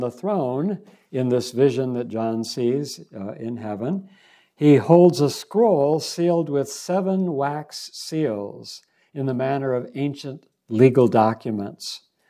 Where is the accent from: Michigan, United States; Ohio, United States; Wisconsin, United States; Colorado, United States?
Michigan, United States; Royal Oak; a school probably four-tenths of a mile from our house where I grew up in Royal Oak.